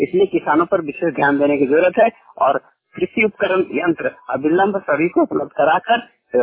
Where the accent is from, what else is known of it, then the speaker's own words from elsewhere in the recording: Bokaro, Jharkhand, India; बोकारो का रहने वाला हूँ।